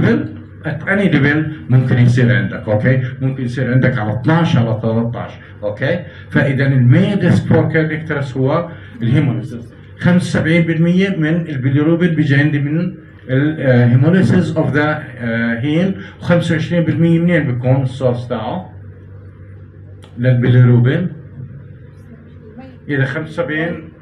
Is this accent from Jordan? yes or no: yes; Jordan; it's very common عندنا بالأردن